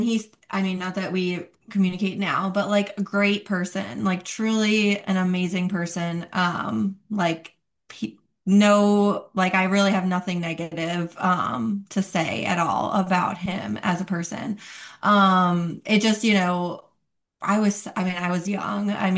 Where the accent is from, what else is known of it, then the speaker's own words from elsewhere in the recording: Long Island, New York, United States; or even I grew up on Long Island, so like Long Island wedding versus a smaller city in South Carolina